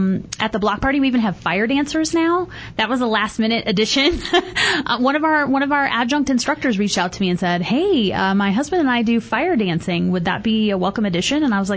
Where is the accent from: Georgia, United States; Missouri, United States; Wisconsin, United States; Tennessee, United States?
Missouri, United States; St. Louis; I grew up in St. Louis.